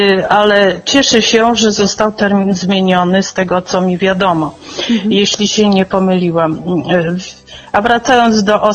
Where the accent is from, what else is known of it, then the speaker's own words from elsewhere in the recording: Rzeszów, Subcarpathian Voivodeship, Poland; Urodziłam się w Rzeszowie, mieszkam w Rzeszowie. Jedyny przełom było 3 lata pracy nad morzem.